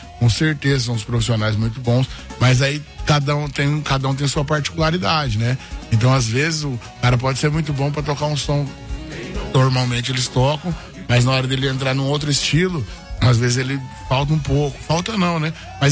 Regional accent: Cambé, Paraná, Brazil; porque a gente é de Londrina, lá de Cambé, Londrina.

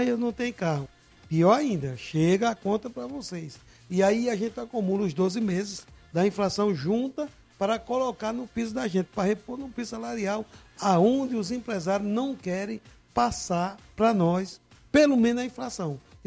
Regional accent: Northeast Region, Brazil; porque eu sou do Nordeste, falo meio enrolado.

